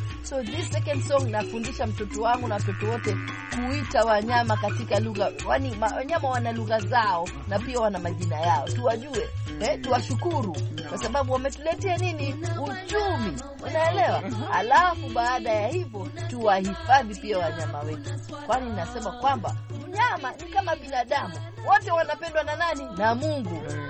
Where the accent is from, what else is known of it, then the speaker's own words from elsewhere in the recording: Kenya; mimi ni Mswahili, mimi ni Mkenya na mimi ni Mwafrika.